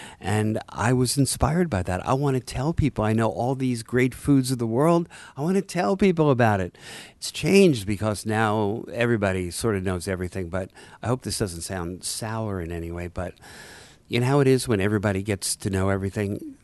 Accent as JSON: {"language": "English", "town": "Rockaway", "region": "New York", "country": "United States", "tie": "born or raised there", "also_born_or_lived": "Brooklyn", "said": "I was born in Brooklyn, way before it was cool. And then we moved to Rockaway, Queens when I was five. So that's really where I grew up, on the beach in Rockaway."}